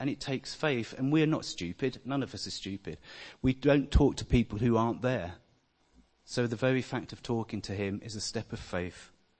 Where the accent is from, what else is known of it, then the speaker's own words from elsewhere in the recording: South East England, United Kingdom; accent: Kent; It made me be unsure of who would take me the way I spoke and might take my accent seriously. A very hard Kent accent at the time.